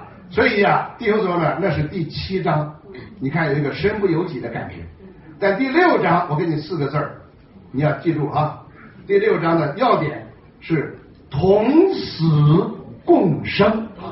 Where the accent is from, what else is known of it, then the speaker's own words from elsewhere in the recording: Hebei, China; 我以前查过啊，我是河北的，河南种小麦种的很多